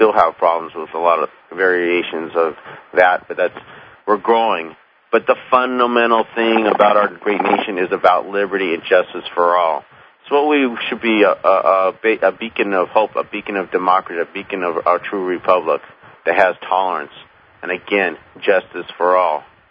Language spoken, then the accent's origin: English; United States; As an American, because I mean, I can disagree with it.